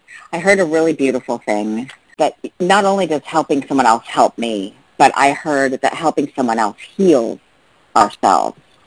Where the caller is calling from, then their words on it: New York City, New York, United States; I'm calling from the East Coast. I mostly from New York City, but sometimes I'm in Vermont, like I am now.